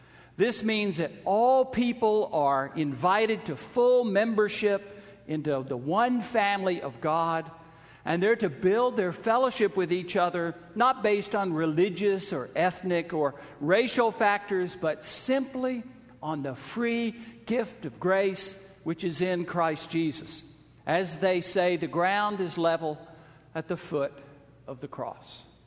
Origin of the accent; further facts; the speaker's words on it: Atlanta, Georgia, United States; My hometown of Atlanta was known in the 1960s as the city too busy to hate.